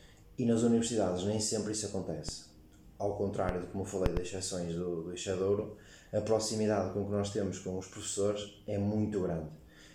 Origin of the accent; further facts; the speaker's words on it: Lousada, Norte, Portugal; como eu sou de Lousada e Penafiel aqui ao lado, são 10 minutos de casa